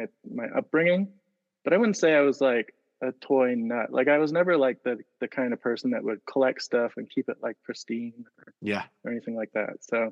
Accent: Vancouver, British Columbia, Canada; I grew up in Canada. I'm from Vancouver, BC. Mm-hmm. So I spent most of my life there.

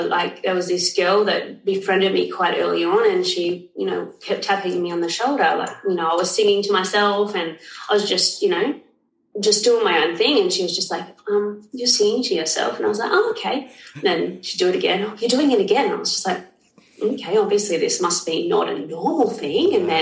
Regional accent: Sydney, New South Wales, Australia; now in Karratha, Australia; I'm originally from Sydney, but I'm currently in Karratha, which is on the complete other side of Australia at the moment.

